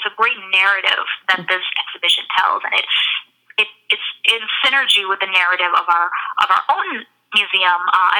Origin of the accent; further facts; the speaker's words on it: New York City, New York, United States; also born or lived in Maryland / Washington, D.C.; Well, I grew up in New York, so I've been, you know, familiar with a lot of the museums. I grew up going to museums in New York City